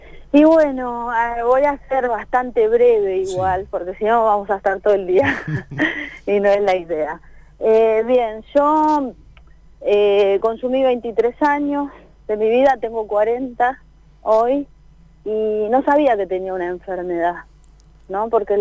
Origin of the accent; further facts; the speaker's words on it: Hurlingham, Buenos Aires Province, Argentina; Sí, yo soy de Buenos Aires, de Hurlingham.